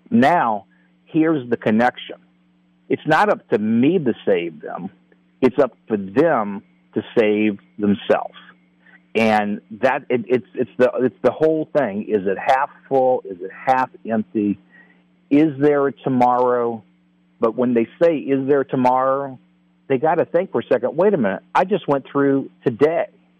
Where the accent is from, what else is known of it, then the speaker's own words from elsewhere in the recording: New Orleans, Louisiana, United States; So I'm actually from New Orleans, okay?